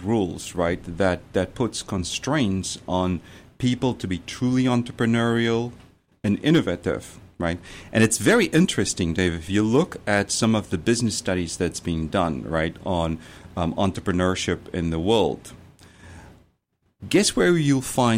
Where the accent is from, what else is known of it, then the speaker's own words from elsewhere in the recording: South Africa; Yeah, absolutely, because I'm from South Africa, and then it was legal to work at one.